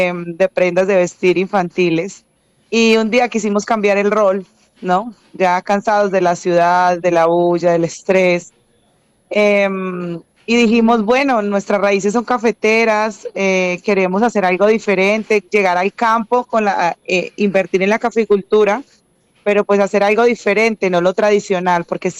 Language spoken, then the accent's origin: Spanish; Planadas, Tolima, Colombia; Soy oriunda de Planadas, Tolima. Mi familia materna, paterna, todos. Crecí en Planadas, las calles de Planadas nos vieron crecer.